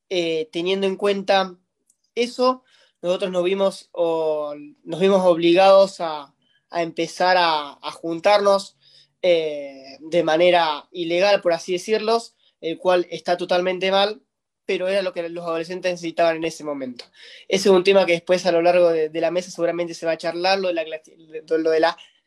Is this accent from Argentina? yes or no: yes; Carlos Casares, Buenos Aires Province, Argentina; provincia de Buenos Aires, en un pequeño pueblito hacia el sur, el cual se llama Carlos Casares. Acá en mi pueblo somos alrededor de 25.000 habitantes, por eso es muy chiquitito, y estamos a 300 kilómetros de la capital.